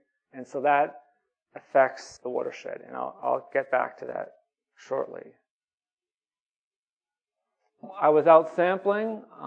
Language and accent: English; Massachusetts, United States; So as you can see, since I'm from Massachusetts, all of our watersheds end at the border.